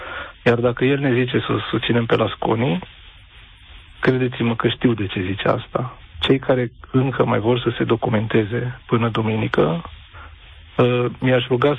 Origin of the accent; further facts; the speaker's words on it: Oradea, Bihor County, Romania; Eu sunt din Oradea.